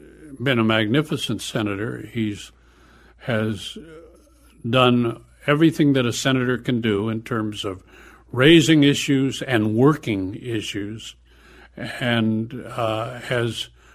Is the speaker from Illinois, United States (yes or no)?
yes; Illinois, United States; But my home state of Illinois has parts of it that are probably as inclined to look askance at a black man running for major office as any parts of the country.